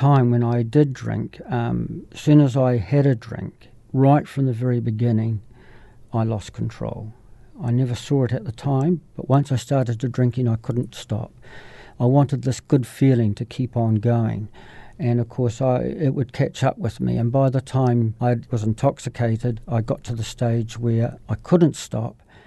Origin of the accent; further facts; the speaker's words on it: Christchurch, Canterbury, New Zealand; I grew up in Christchurch. I'm a Cantabrian through and through. I'm the youngest son of my family. I have one sister and three other brothers. I was born in 1954